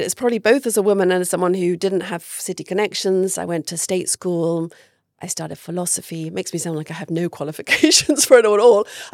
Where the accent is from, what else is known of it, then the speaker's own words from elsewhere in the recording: United Kingdom; now in United States; I wanted to reply, I'm British.